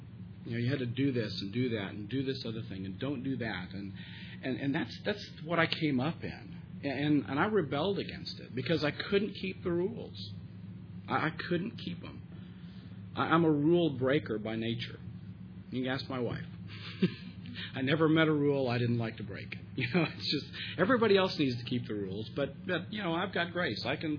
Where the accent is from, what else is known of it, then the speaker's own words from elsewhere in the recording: Texas, United States; And growing up in Texas, that really limited your options, you know. But I grew up in that kind of a religious system that had a lot of rules about it.